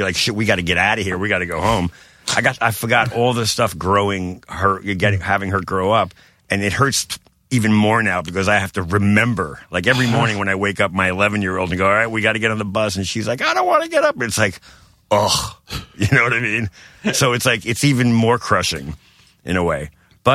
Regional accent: Brooklyn, New York, United States; I grew up in Bensonhurst, Brooklyn, which, if you look back, it was the land of Saturday Night Fever.

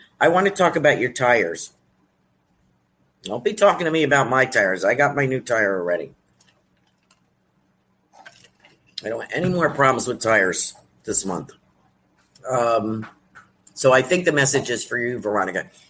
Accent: Australia; I'm Australian.

